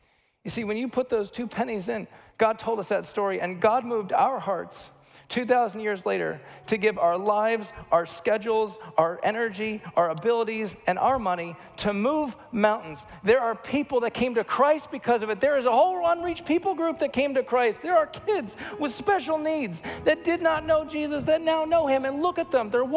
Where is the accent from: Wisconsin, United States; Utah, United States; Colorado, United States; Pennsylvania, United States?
Wisconsin, United States; We're from Wisconsin. It's got cheese in it and stuff.